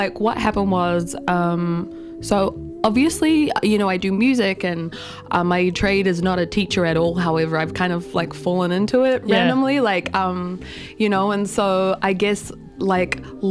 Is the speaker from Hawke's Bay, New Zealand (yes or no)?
no; Christchurch, Canterbury, New Zealand; I'm from Christchurch, but I whakapapa back to Waikato.